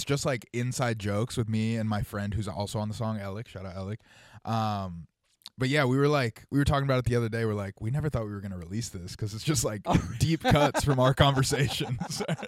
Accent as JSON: {"language": "English", "region": "New York", "country": "United States", "tie": "born or raised there", "lives_now": "New York City, United States", "said": "No. I grew up in Westchester."}